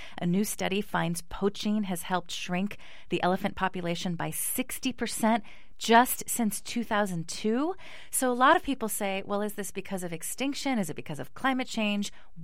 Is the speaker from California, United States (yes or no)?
yes; California, United States; And I grew up in California. My family's, half of them are native Californians.